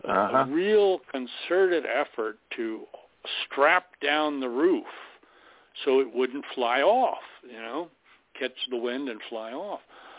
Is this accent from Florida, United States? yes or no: yes; Florida, United States; when I was raised in South Dade County. We built an addition on the house that my parents bought, this old concrete block shack owned by two hermits out in the woods. And in the rural area with avocado groves, lime groves, tomato fields, and whatnot.